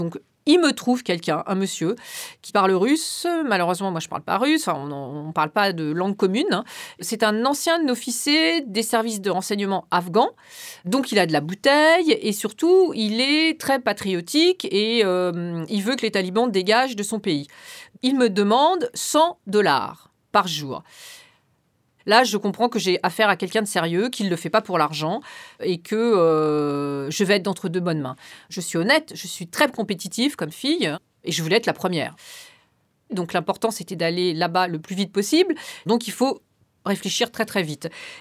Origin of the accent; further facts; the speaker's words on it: Paris, Île-de-France, France; je suis une Parisienne, je vis dans Paris, j'ai été élevée à Paris, enfin, je viens pas d'un milieu riche, mais je viens d'un milieu privilégié